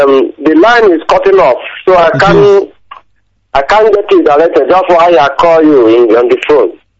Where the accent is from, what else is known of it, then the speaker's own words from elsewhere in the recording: Isu, Ebonyi, Nigeria; I am from Isu, on the local government, Ebonyi State.